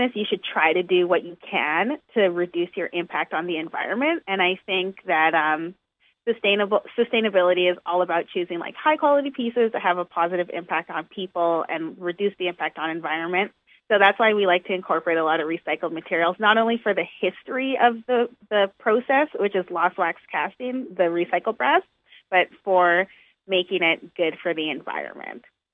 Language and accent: English; Ghana; Even though I am from Ghana